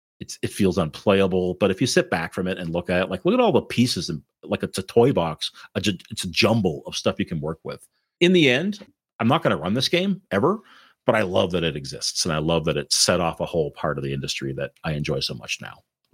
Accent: Canada; growing up in Canada, I had a fair bit of influence from the UK for different games.

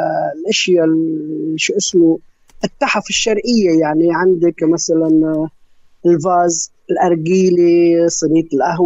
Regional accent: Lebanon; أنا بيجي بطلع من لبنان

